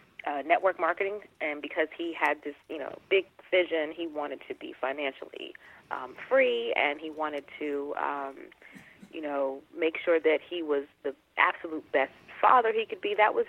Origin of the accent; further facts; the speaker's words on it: Upper Marlboro, Maryland, United States; growing up in Upper Marlboro, I had no idea, and, you know, growing up with kind of a sheltered parenting